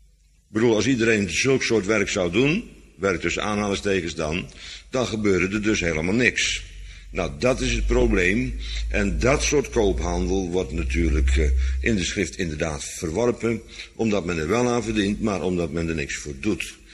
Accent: Netherlands; waardoor wij als Nederlanders de mogelijkheid hebben om goederen te transporteren. Zo is het alleen, want we zijn een zeevarende natie.

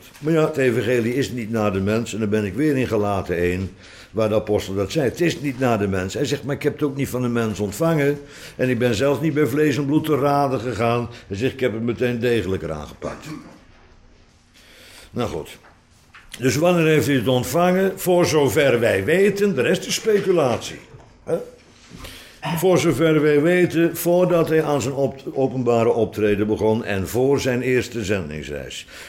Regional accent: Netherlands; Bovendien, ik ben een Hollander

